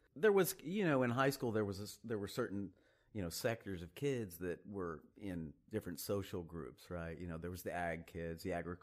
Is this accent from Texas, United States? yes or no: yes; Sherman, Texas, United States; Sherman, Texas. You've never heard of it. Nobody's ever heard of Sherman, I don't think. It's about an hour north of Dallas. It's kind of a small town.